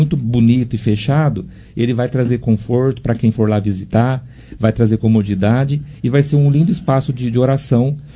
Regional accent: Monte Alto, São Paulo, Brazil; todos nós que somos de Monte Alto, a gente tem que, de fato, valorizar e apoiar.

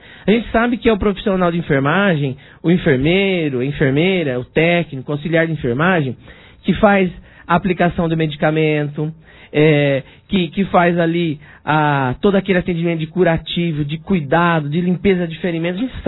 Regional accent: Aparecida, Brazil; do nosso distrito de Aparecida, onde nasci, cresci, estudei

